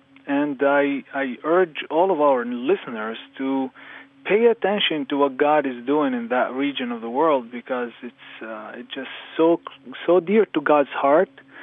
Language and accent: English; Bethlehem, West Bank, Palestine; I was born and raised in Bethlehem, in Jesus' backyard.